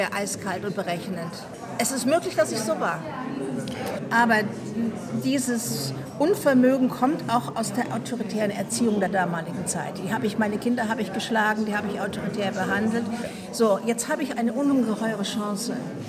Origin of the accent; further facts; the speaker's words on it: Vienna, Austria; born there; Und es muss in Wien gewesen sein, weil ich bin in Wien geboren.